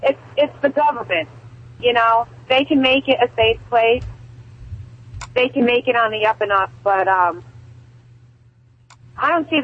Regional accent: Connecticut, United States; I'm from Connecticut, so it's an hour and a half for me.

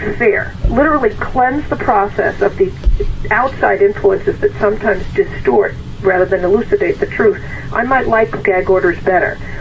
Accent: United States; it's to me, as an American, it's probably one of the most frustrating and offensive things

